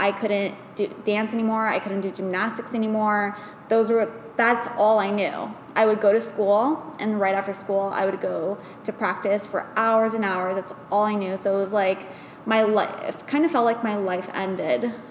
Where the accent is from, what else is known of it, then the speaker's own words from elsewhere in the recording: San Francisco, California, United States; also born or lived in Arizona; So I was born in Arizona, but I basically have been back and forth from here in San Francisco my whole life.